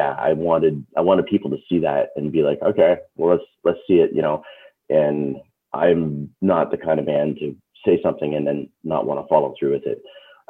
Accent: Canada; It's a worldwide thing, but I'm Canadian, so I was in the Canadian chapter of that.

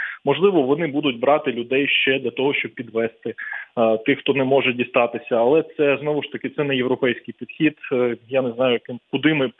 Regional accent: Kyiv, Ukraine; Знаєте, я киянин

